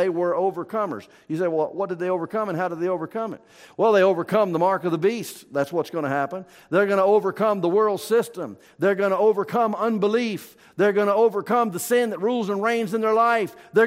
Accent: the South, United States; now in Iowa, United States; Now, I grew up in the South, in case listening to my voice up here this morning, you have not detected that I am not a native Iowan. I claim Iowa. I love Iowa. I've lived here longer than I lived in the South.

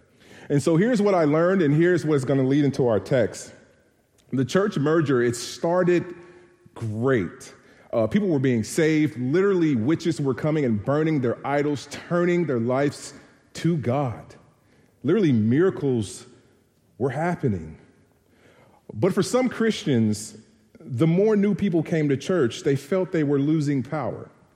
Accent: Monroe, Louisiana, United States; So I'm originally from Monroe, Louisiana, and we have the best hot sauce.

